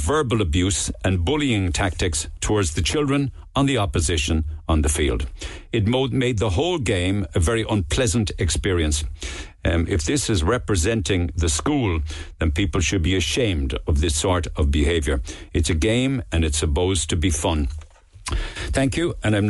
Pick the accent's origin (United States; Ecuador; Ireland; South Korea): Ireland; Cork, Munster; I'm from Cork myself.